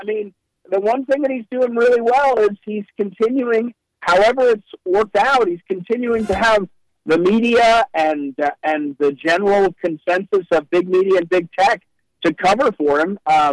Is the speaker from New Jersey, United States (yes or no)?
yes; New Jersey, United States; but I grew up in Jersey.